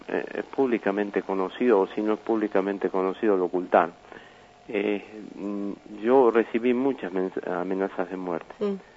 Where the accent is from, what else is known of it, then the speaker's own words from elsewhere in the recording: Argentina; moved away; Me trataron muy bien, pero siempre como un argentino